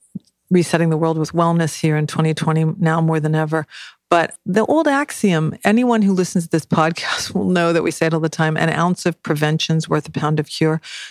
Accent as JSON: {"language": "English", "region": "California", "country": "United States", "said": "my family was like, you're going to the hotspot of Florida where people aren't so strict, because I'm from California, where you're like, boom."}